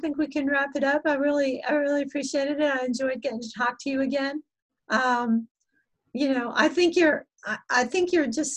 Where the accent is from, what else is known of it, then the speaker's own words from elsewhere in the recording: Miami, Florida, United States; I used to live in Miami, and of course Miami is very cosmopolitan. I grew up in Miami, and you know, it's got a lot of Cubans.